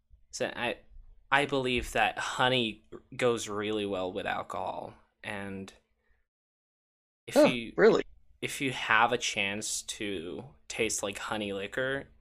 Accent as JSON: {"language": "English", "country": "Slovakia", "second_language": "English", "said": "I'm from Slovakia in the Eastern Europe."}